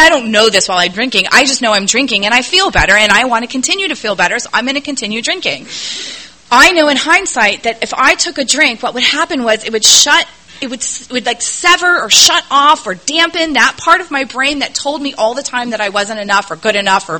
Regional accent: Los Angeles, California, United States; I grew up in Los Angeles, which is a hellhole of a city. And I love it.

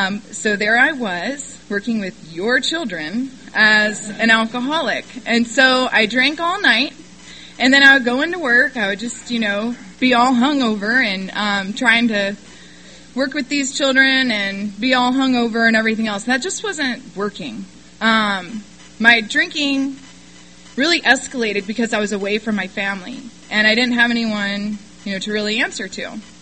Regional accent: Kentucky, United States; also born or lived in Ohio; So I was born in Ohio and I was raised in Kentucky. So I started drinking like a Kentucky girl quite some time ago

